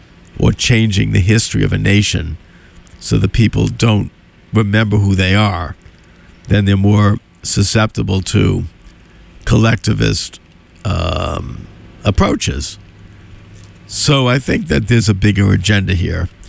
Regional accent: Northern United States, United States; I actually believe as a Northerner that we ought to preserve those monuments and we ought to understand them in their context.

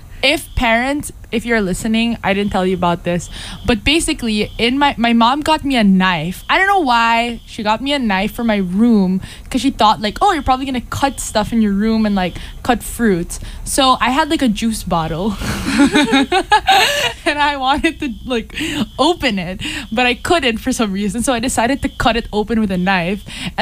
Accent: Philippines; We're from the Philippines, so we don't know laws.

